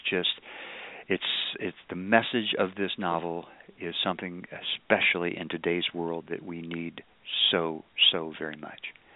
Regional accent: Kentucky, United States; She was from South Carolina, and I'm from Kentucky, and so we always had that bond.

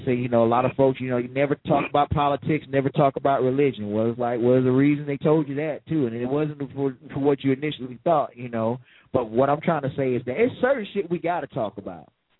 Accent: the South, United States; You know, I grew up in the South.

